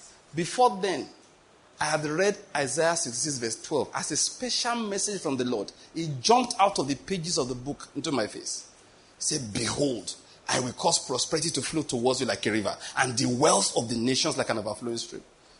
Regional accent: Ondo, Nigeria; also born or lived in Edo State / Lagos State; Born and bred in Ondo State. Went to school in Edo State. Then it was Bendel. Did my youth service in Taraba State. Then moved over to Lagos State.

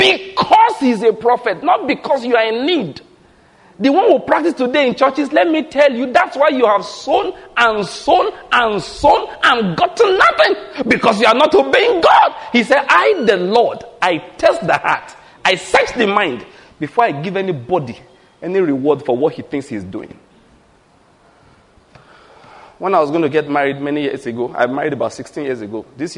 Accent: Ondo, Nigeria; Ordinary, I'm a man from Ondo State, naturally speaking. If you read the Bible, my Hittiteness and my Amoriteness is Ondo State.

